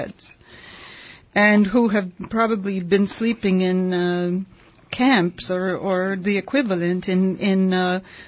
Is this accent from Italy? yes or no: yes; Italy; now in United States; when I was growing up in Italy, America was the big dream.